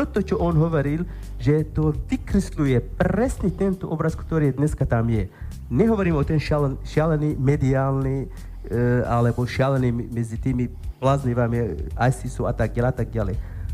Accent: Darfur, Sudan; now in Slovakia; keď ja napríklad pochádzam z Darfuru, moja mamina pochádza z hranice s Keniou, môj otec pôvodne pochádzal z Tuniska, je napol Arab, napol Darfuršan

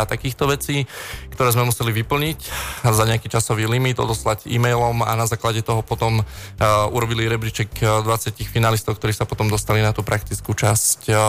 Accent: Michalovce, Košice Region, Slovakia; also born or lived in Ružomberok; now in Martin, Slovakia; ja som rodený Ružomberčan, ale väčšinu svojho života som prežil v Michalovciach a teraz už 6 rokov v podstate bývam v Martine

